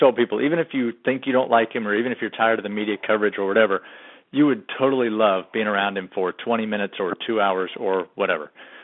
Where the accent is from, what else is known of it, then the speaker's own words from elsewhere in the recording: Gainesville, Florida, United States; But I'm from Gainesville, Florida, originally. And so and my dad had coached baseball at Florida.